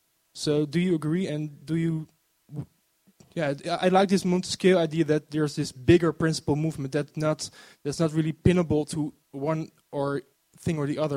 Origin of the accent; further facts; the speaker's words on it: The Hague, South Holland, Netherlands; I'm a philosopher from The Hague.